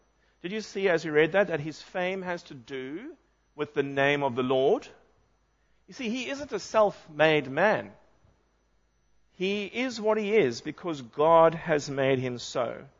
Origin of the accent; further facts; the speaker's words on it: South Africa; moved away as an adult; even though I'm an English-speaking South African, even though I have a Bachelor of Arts degree in English